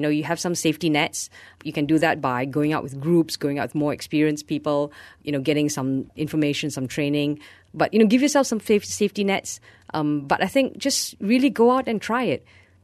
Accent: Malaysia; even if we are Malaysian ourselves, do treat it like we are guests in someone's house

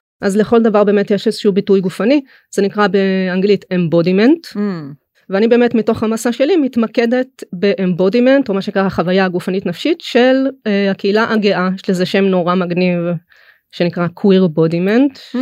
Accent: Ashalim, Southern District, Israel; גדלתי במושב בנגב שנקרא אשלים.

